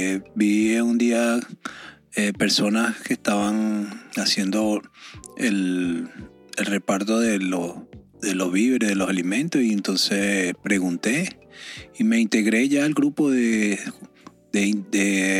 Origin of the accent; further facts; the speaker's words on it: Caracas, Capital District, Venezuela; moved away as an adult; now in New York, United States; Caracas, Venezuela.